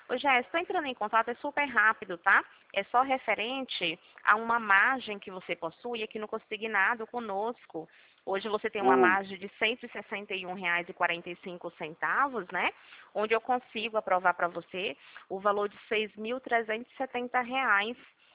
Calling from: Presidente Prudente, São Paulo, Brazil; Presidente Prudente.

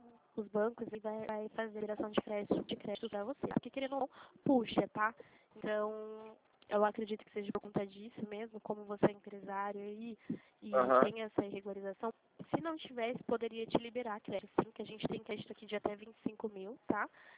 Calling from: Limeira, São Paulo, Brazil; Eu estou falando aqui de Limeira, São Paulo, tá?

